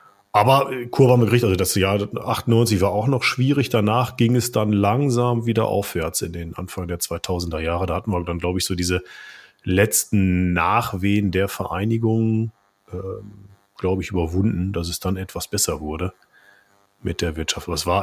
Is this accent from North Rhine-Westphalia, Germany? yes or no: yes; North Rhine-Westphalia, Germany; ich komme ja aus dem Ruhrgebiet